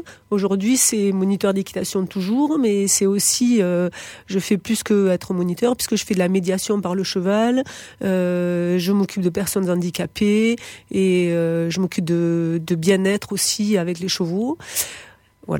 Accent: Aix-en-Provence, Provence-Alpes-Côte d'Azur, France; born there; Je suis née à Aix-en-Provence.

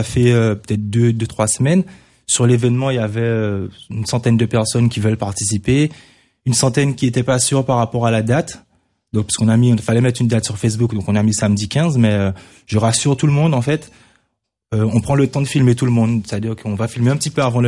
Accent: Guadeloupe; now in Montauban, France; je viens de Guadeloupe, mais j'habite ici. Donc moi, je m'intègre totalement dans la région que j'adore.

